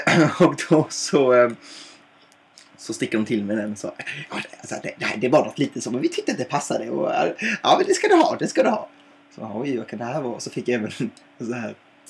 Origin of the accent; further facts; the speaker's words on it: Småland, Sweden; jag är van, jag är från Småland vet du.